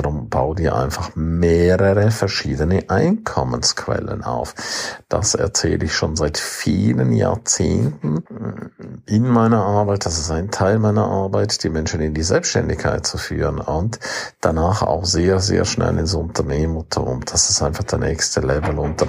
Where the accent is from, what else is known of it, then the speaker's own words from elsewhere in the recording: Graubünden, Switzerland; first language Romansh; German is a second language; Okay, sorry, meine Muttersprache ist rätoromanisch. Deutsch ist eine Fremdsprache.